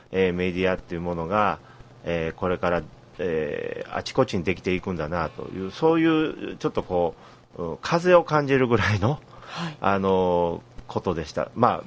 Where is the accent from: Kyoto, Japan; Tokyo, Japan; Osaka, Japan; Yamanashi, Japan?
Kyoto, Japan; もちろん私も京都生まれ京都育ち、今、来月48歳になる昭和45年生まれなんですけれども、